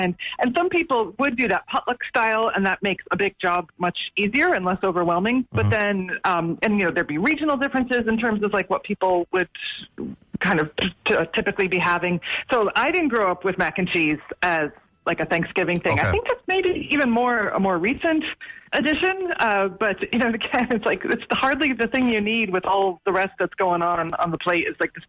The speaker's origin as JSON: {"language": "English", "town": "Chicago", "region": "Illinois", "country": "United States", "moved": "yes", "lives_now": "Ireland", "said": "So I'm from the Chicago area, just north of Chicago."}